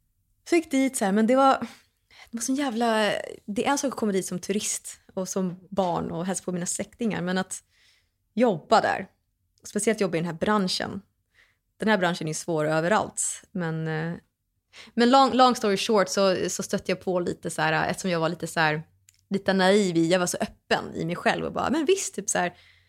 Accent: Sweden; accent: Swedish dialect; Och jag har lite svensk dialekt, så jag gick på så här diction-grejer där

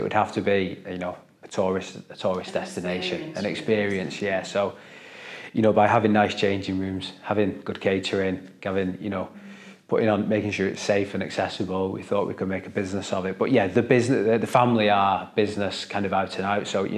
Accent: Wigan, North West England, United Kingdom; No, I grew up in Wigan, and like probably most lads, I played rugby league.

